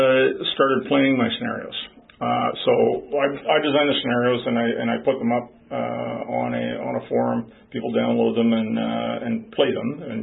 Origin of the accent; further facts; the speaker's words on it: Canada; The fact that he's an American, I'm a Canadian, adds a bit of flavor